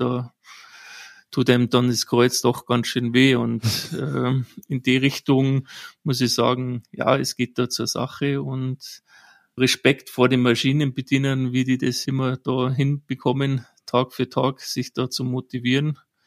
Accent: Bavaria, Germany; born there; gebürtig bin ich aus Bayern

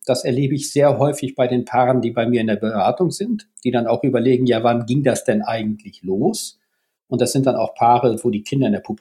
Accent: Schleswig-Holstein, Germany; Ich lebe jetzt in meiner Heimat Schleswig-Holstein.

